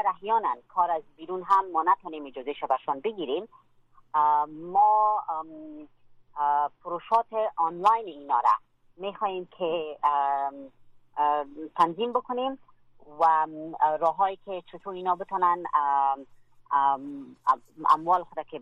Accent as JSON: {"language": "Persian", "country": "Afghanistan", "said": "خود ما خانمای افغان که در داخل خود افغانستان هستیم، در بیرون از افغانستان هستیم"}